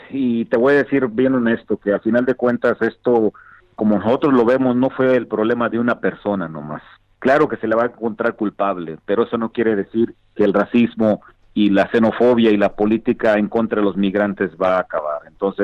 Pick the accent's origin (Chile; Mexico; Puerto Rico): Mexico; Mexicano. Yo nací en México, mi familia es migrante mexicana en los Estados Unidos.